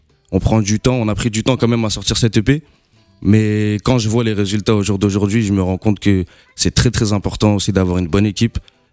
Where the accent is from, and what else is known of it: Mantes-la-Jolie, Île-de-France, France; born or raised there; also born or lived in Réunion